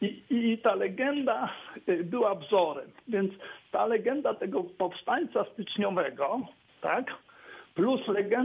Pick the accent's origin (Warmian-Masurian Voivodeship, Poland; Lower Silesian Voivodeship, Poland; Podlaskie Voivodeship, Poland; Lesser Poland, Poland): Podlaskie Voivodeship, Poland; Łomża; born there; ja urodziłem się w Łomży